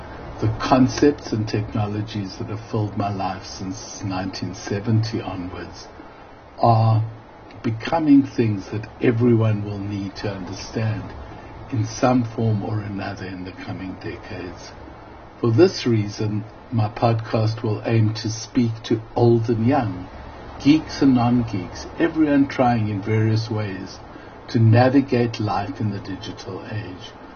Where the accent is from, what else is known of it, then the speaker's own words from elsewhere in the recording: South Africa; The podcast will also explore my evolution as a South African activist. I've used digital technology in the fight against apartheid.